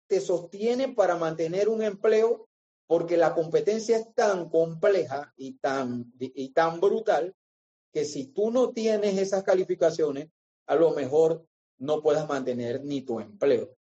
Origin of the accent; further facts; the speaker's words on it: Panama; Nosotros como panameños solamente nos enfocamos en el mercado local, que es muy pequeño.